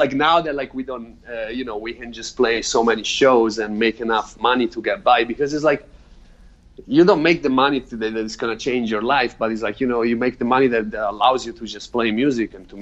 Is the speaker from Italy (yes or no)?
yes; Italy; English is a second language; I grew up in Italy.